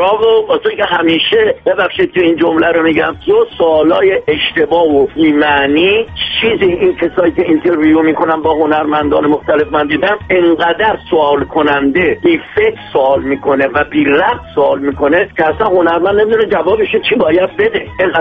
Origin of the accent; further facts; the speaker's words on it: Iran; ما همه ایرانیم، هر جا باشیم